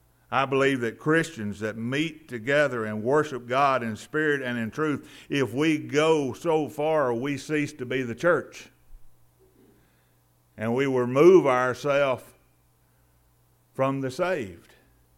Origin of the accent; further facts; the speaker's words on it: Tennessee, United States; "Where are you from?" I said, "Tennessee."